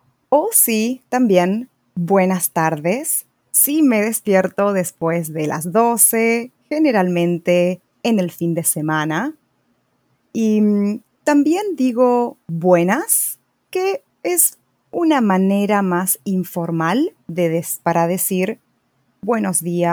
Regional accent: Patagonia, Argentina; Yo soy de Argentina, soy de la Patagonia, que es esta región en el sur de Argentina.

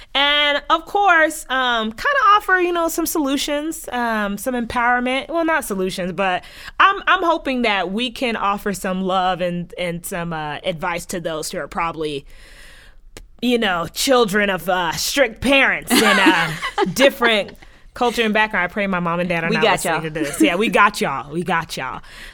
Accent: United States; yeah, I was born in the States, I grew up in the States, but my home was Haiti.

